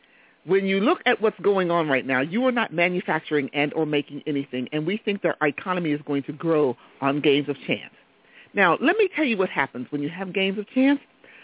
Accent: United States; I disagree, and I have the right to disagree because I'm an American. And I love being an American because I'm an American, I can disagree, and it's okay.

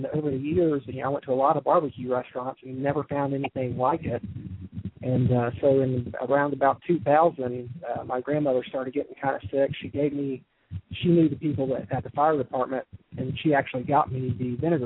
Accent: Florida, United States; I grew up in Florida but spent summers in North Carolina on my grandmother's farm in eastern North Carolina.

